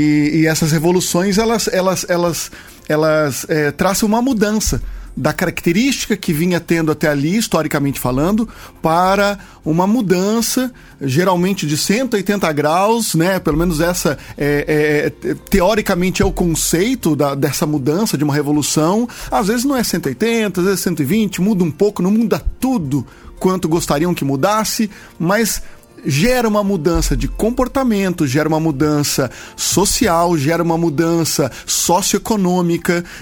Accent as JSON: {"language": "Portuguese", "town": "Jacareí", "region": "São Paulo", "country": "Brazil", "said": "Não, sou daqui de Jacareí mesmo."}